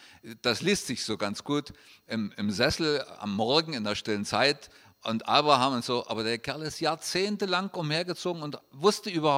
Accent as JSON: {"language": "German", "region": "Saxony", "country": "Germany", "said": "Ich komme ja aus der Gegend, wo die Herrnhuter Losungen gezogen werden."}